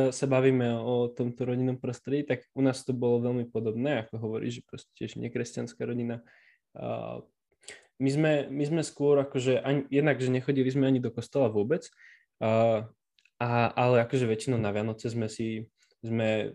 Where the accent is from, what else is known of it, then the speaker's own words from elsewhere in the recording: Žilina, Žilina Region, Slovakia; som zo Žiliny, mám 18 rokov, v septembri som sa dal pokrstiť, čiže teraz môžem radosne prehlasovať, že som kresťan.